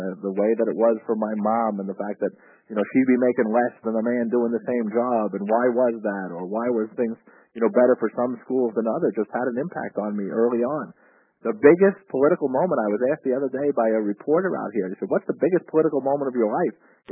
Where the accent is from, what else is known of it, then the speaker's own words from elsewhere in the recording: New York, United States; You know, growing up on Long Island, having been taken, you know, as a kid to Valley Forge and, you know, walking at Lexington and Concord and remembering these things